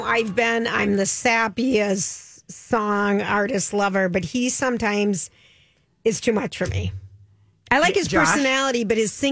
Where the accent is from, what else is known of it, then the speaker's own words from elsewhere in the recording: Minnesota, United States; here's another reason to feel great about being a Minnesotan today.